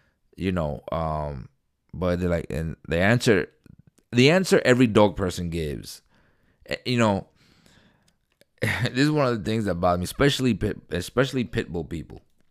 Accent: New York City, New York, United States; I grew up in Queens, New York. Went to a black, predominantly black schools, mostly all black. I grew up on hip-hop, you know. I'm Hispanic with Haitian blood, you know.

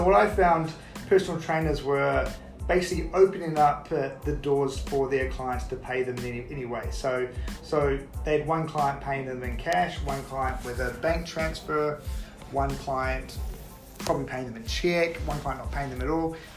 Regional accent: New Zealand; moved away as an adult; now in London, United Kingdom; I am a Kiwi, and I guess I founded PT Minder about 8 years ago now, back when I was living in New Zealand. I am based in London, been here for 3 years.

